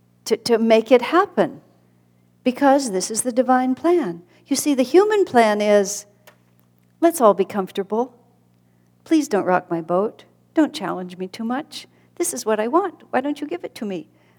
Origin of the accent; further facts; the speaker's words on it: United States; And I'm so American, I thought, well, what the heck does that have to do with you?